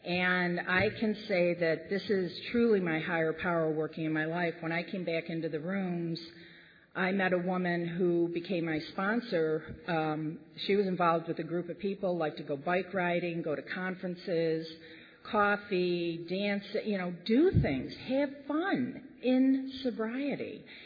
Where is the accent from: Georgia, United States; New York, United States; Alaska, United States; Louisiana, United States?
New York, United States; in moving back to my hometown, I have actually been able to heal things from my childhood. Just things with my parents or just, you know, being that selfish, self-centered kid growing up, quite honestly. And that's a gift. But part of the thing, you know, wintertime in New York, upstate New York